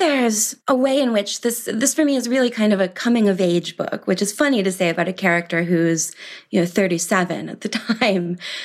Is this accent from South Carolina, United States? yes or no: no; Milwaukee, Wisconsin, United States; But I grew up in Milwaukee, Wisconsin. I went to Brown.